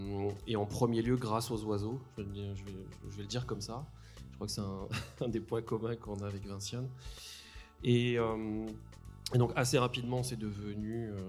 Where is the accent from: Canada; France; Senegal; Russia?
France; south of France; Moi, je viens du sud de la France, donc plutôt des écosystèmes méditerranéens à la base.